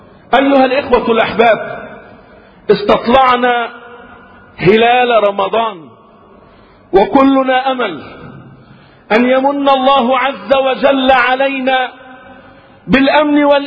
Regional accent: Egypt; وعن بلدنا مصر خاصة

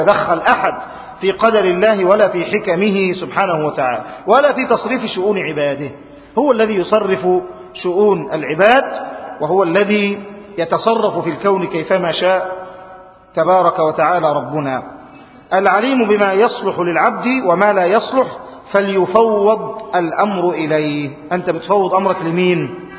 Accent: Egypt; إحنا عندنا في مصر أو عندنا في البيئة بتاعتنا عيب إن أنت تقول على والدك أو على والدتك كده

